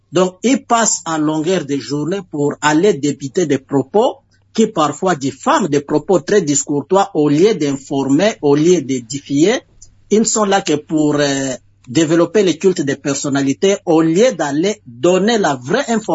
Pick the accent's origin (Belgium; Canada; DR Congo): DR Congo